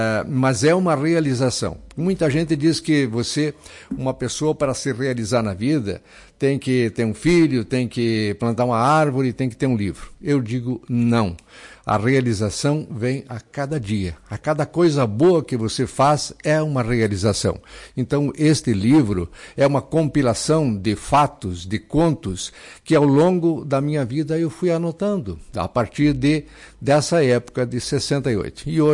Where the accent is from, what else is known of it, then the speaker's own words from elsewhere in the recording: Lagoa Vermelha, Rio Grande do Sul, Brazil; da minha terra, da nossa Lagoa Vermelha